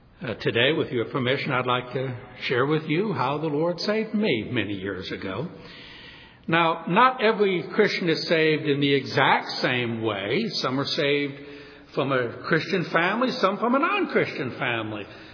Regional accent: New Orleans, Louisiana, United States; As you know, I was born and raised down in New Orleans, and I was born in 1952.

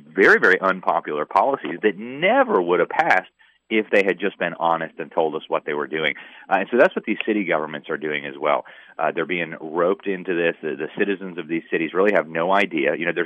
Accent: Miami, Florida, United States; I don't live in Miami anymore, but it's still my hometown, and I still maintain a lot of contacts. I have my family there.

